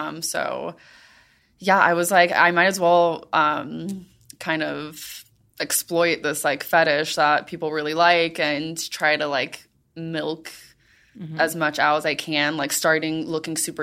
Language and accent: English; Miami, Florida, United States; like, I grew up in Miami